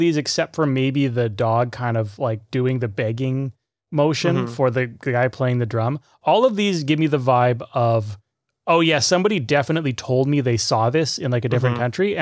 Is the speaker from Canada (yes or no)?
yes; Canada; like 10 pin bowling or 5 pin bowling as a Canadian